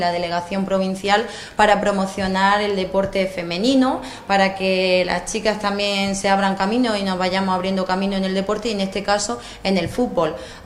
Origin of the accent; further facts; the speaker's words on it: Andalusia, Spain; que soy almeriense, y es un orgullo